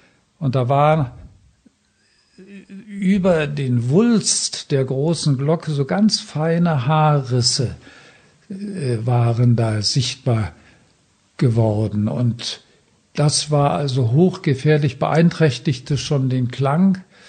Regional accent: Silesian Voivodeship, Poland; Meine Mutter, wir stammen aus Schlesien, die Mutter aus ganz einfachen Verhältnissen.

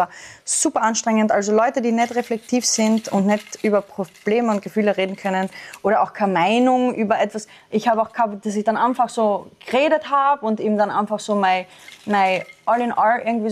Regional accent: Austria; bei uns in Österreich

